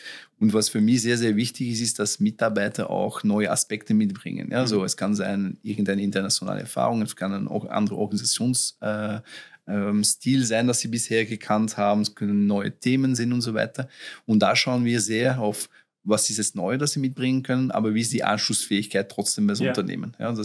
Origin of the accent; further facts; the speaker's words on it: Flanders, Belgium; first language Flemish; German is a second language; es muss auch flämisch sein. Ja, das ist meine Muttersprache und das ist eigentlich viel entspannender zum Lesen als irgendeine andere Sprache.